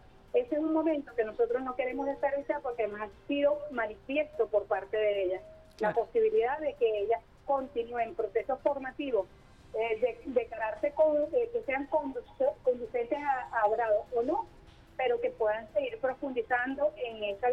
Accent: Venezuela; nuestra postura como mujer venezolana es seguir profundizando toda la historia

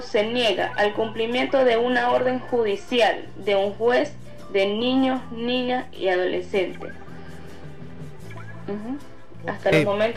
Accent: Venezuela; now in Guayaquil, Ecuador; lo he estado escuchando desde acá, desde Ecuador, Guayaquil, y como migrante venezolana

